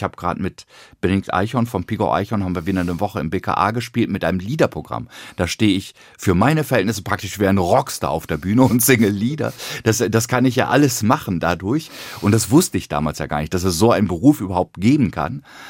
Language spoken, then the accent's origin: German; Hüde, Lower Saxony, Germany; Ich bin ja im Moor groß geworden, im ganz, ganz flachen Land.